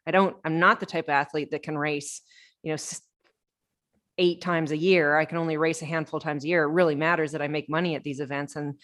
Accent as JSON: {"language": "English", "country": "Canada", "also_born_or_lived": "Australia", "said": "I'm Canadian and I always wanted to do well at Ironman Canada. And at the time I spent a lot of time living in Australia."}